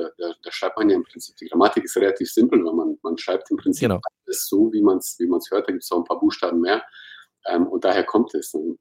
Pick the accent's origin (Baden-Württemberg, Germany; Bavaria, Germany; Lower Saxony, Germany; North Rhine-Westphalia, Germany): Bavaria, Germany; Munich; ich bin gebürtiger Münchner. Das muss man immer dazu sagen, auch wenn man das jetzt im ersten Step bei einem Namen, wenn man den hört, nicht merken würde. Aber ich bin hier geboren, bin hier aufgewachsen, bin praktisch so das Gastarbeiterkind der ersten Generation.